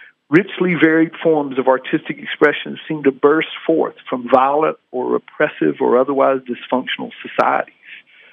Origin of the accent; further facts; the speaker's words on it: the South, United States; But beyond that, as a Southerner, you know, if I focus just solely upon American creativity